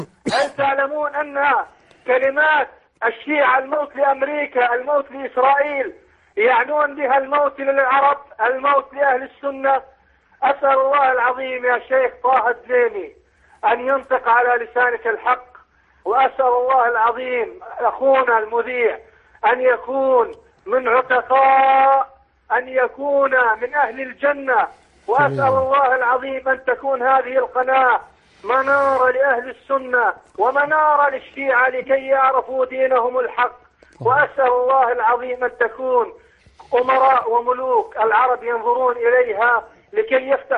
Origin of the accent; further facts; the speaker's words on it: Gaza, Gaza Strip, Palestine; أنا من غزة أصلي